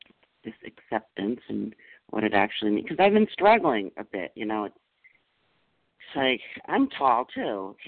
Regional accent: Massachusetts, United States; I'm from Massachusetts.

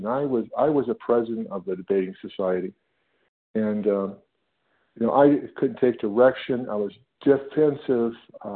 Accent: California, United States; I'm from Northern California.

